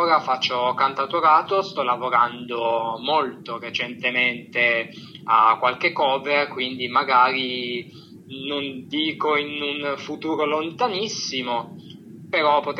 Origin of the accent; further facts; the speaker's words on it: Turin, Piedmont, Italy; Io sono di Torino.